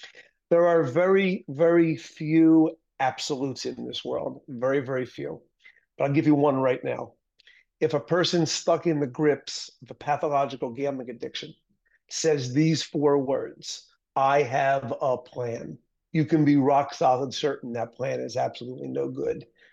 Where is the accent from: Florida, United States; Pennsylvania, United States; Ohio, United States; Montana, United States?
Pennsylvania, United States; Philadelphia; now in Boston, United States; Born and raised in Philadelphia, now live in Boston, Massachusetts. Went to school in Philadelphia